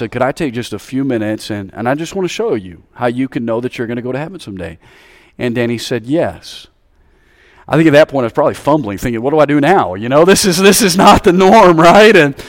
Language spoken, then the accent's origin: English; Odenville, Alabama, United States; I said, I want to go, but I'm from Odenville, Alabama, and I've never seen this many people in my life.